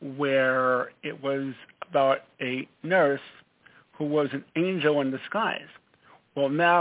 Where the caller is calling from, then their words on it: Stamford, Connecticut, United States; Stanford, Connecticut.